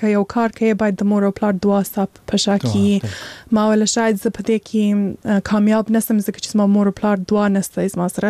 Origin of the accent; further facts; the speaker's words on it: Afghanistan; born there; زه په هغه ځای کې پیدا سوی یم زه د چې هلته لوی سوی نه یم هلته مې درس ویلی نه دی خو مور و پلار مې افغانان دي زه خپله افغان یم